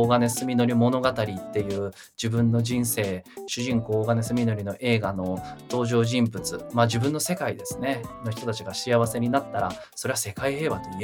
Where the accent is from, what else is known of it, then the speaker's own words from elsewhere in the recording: Saitama, Japan; born there; 僕埼玉県生まれなんですけど、名誉埼玉県だと勝手に思ってますが